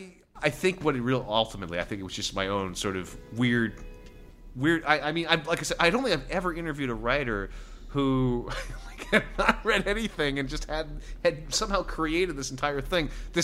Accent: California, United States; I grew up in the Bay Area, so I was very familiar with Ren Faire and that stuff.

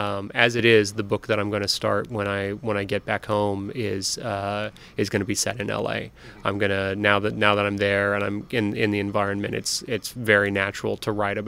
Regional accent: Livermore, California, United States; I grew up in that area. I grew up in Livermore, actually, in the suburbs outside of Oakland, well outside of Oakland.

